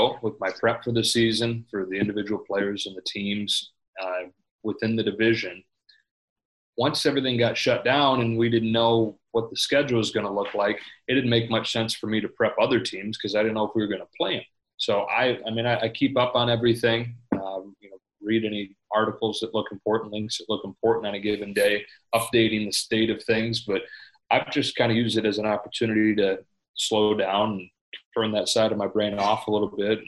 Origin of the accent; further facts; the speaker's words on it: Midwest, United States; We're all from the Midwest, and it has some of that Midwest feel to it.